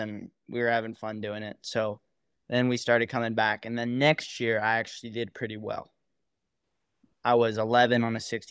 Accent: Alaska, United States; But obviously, I'm from Alaska. I don't live down here. This isn't. It's not home.

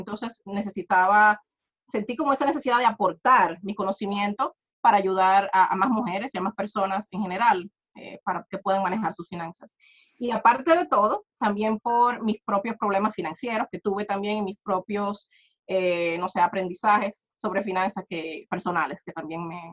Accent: United States; born there; Yo soy de origen dominicano, de República Dominicana. Mis padres son de allá, pero yo nací aquí en Estados Unidos y vivo ahora en Florida, en el sur de la Florida.

